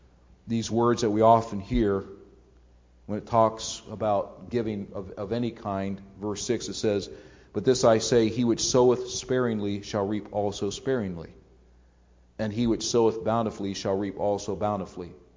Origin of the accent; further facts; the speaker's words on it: Canton, Ohio, United States; Listen, I grew up in Canton, Ohio. You know that.